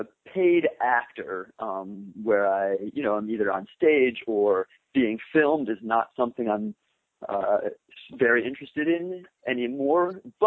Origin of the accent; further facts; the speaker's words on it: Maryland, United States; now in Brooklyn, United States; I grew up just outside Washington, D.C. in Maryland.